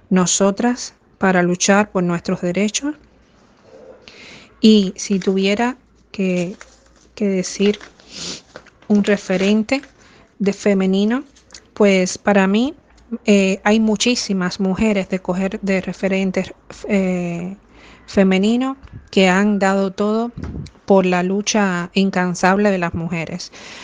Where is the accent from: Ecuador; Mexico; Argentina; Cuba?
Cuba; now in Spain; tengo 44 años y soy de Cuba, aunque vivo aquí en España hace mucho tiempo.